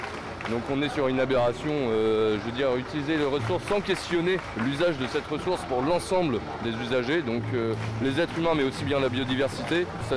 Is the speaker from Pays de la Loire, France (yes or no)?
yes; Pays de la Loire, France; Je viens de Loire-Atlantique, je suis maraîcher.